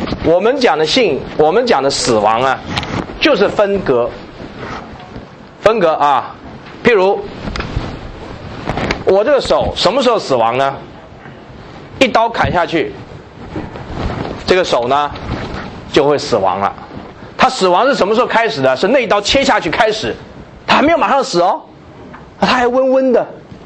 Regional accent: China; 我们中国人说，这个整个宇宙的开始就是气的开始啊。

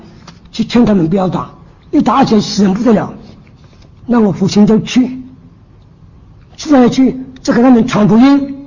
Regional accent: Guangxi, China; 我父亲是湖北人，我生在广西，从小是广西人。

